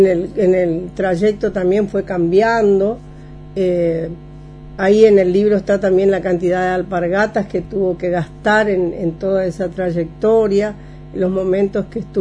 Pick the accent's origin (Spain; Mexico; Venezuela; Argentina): Argentina; Puerto Iguazú, Misiones; que nacimos aquí en Iguazú